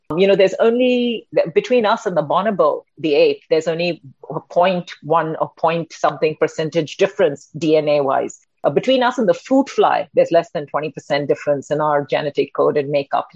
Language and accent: English; Chennai, Tamil Nadu, India; I grew up in Chennai. It's a little coastal city, used to be called Madras. It's the capital city of the state of Tamil Nadu. So I grew up on the banks of the Bay of Bengal. I grew up in a coastal city.